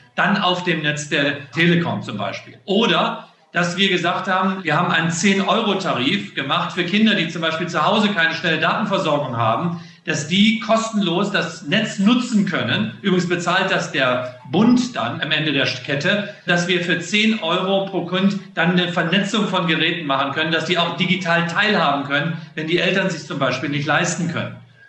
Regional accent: Solingen, North Rhine-Westphalia, Germany; Ich bin ja mit dem Herzen immer mit Solingen verbunden. Das ist meine Heimatstadt, da komme ich her. Und die Klingenstadt, auch die August-Dicke-Schule, habe ich beste Erinnerungen dran an meine Zeit

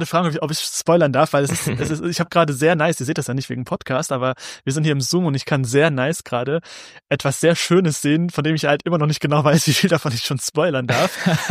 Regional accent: Saxony, Germany; Für mich als Sachse ein Feiertag, seltsames Timing

